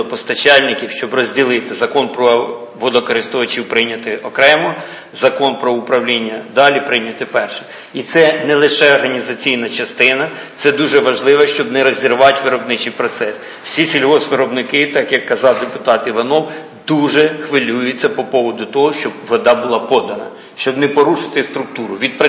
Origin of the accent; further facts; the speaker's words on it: Kherson, Kherson Oblast, Ukraine; ну я ж з Херсона.